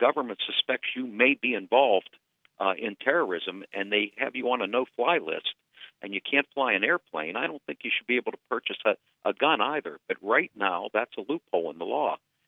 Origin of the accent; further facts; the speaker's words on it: Pennsylvania, United States; I grew up in Western Pennsylvania. I know lots of people that go deer hunting.